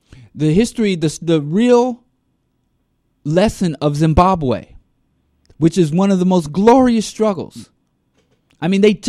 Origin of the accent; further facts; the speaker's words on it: Midwest, United States; moved away as an adult; I'm from the Midwest. I'm from the Bible Belt, which is also the porn belt and the gun belt.